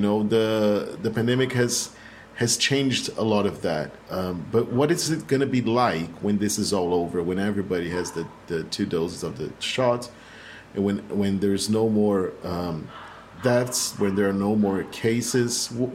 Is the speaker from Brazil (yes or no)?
yes; Brazil; also born or lived in China; I lived for between 2020 and 2015 and 2020 in China. I came back to Brazil just before the pandemic started.